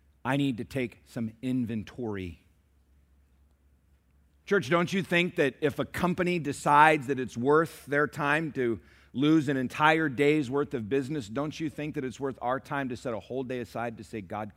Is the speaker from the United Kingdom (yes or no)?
yes; England, United Kingdom; growing up in England afforded me so many wonderful opportunities.